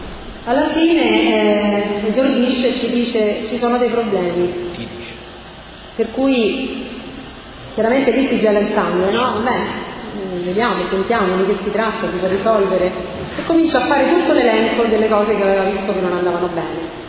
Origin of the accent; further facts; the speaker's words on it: Rome, Lazio, Italy; Veniamo da Roma, siamo con i nostri tre figli